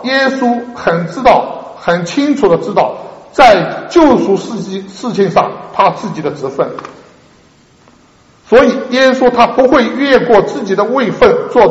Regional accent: China; 我们中国人就不一样，见义勇为，冲，把警察扔一边，自己冲上去

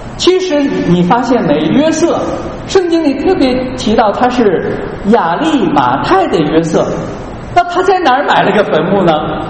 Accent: China; 所以在中国农村很多时候是这样的啊，我们在以前老家就看到说

